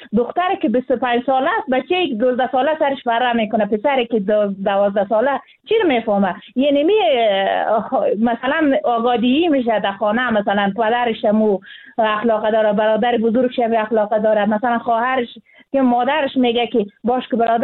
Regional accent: Afghanistan

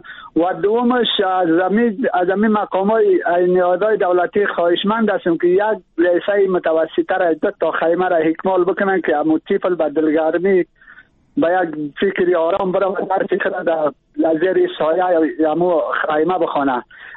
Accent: Badakhshan, Afghanistan; من اصلی از ولایت بدخشان هستم،

